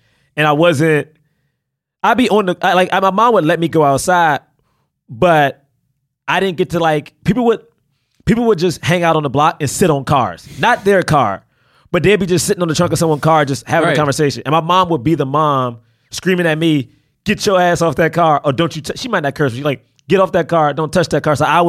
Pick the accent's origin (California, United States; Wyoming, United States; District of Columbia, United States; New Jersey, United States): District of Columbia, United States; Washington; So for people who know, I grew up in Southeast DC.